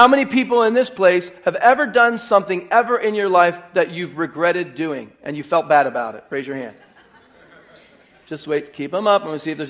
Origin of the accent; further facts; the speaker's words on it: Philadelphia, Pennsylvania, United States; I grew up in the Philadelphia area.